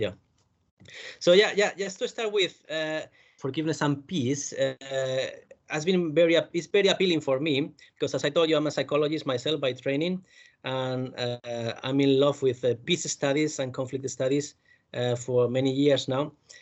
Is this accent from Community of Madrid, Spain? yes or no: no; Castellón, Valencian Community, Spain; English is a second language; moved away as an adult; now in United Kingdom; Originally, I'm from Spain, but I came to England 11 years ago now, and I came to do my research in the Peace Department of Bradford University, although my home university is in Spain, in a town called Castellón